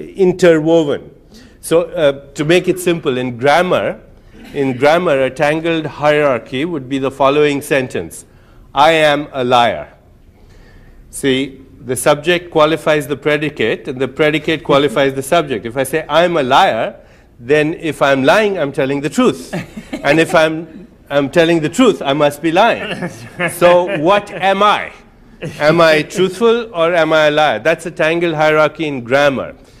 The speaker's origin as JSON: {"language": "English", "country": "India", "said": "So I'm an Indian."}